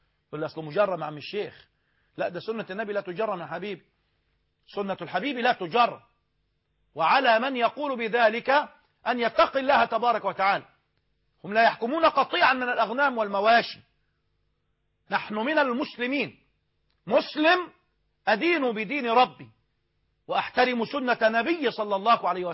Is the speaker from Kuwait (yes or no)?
no; Egypt